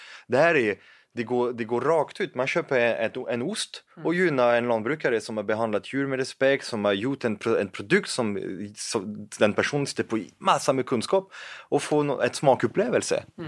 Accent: France; Swedish is a second language; now in Sweden; För att jag är fransman först och nu jag är här och försvarar Sverige.

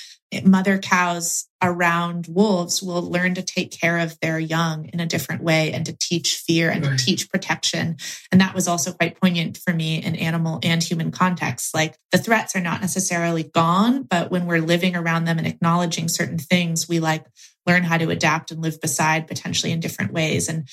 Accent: Oregon, United States; I was researching the history of my home state of Oregon.

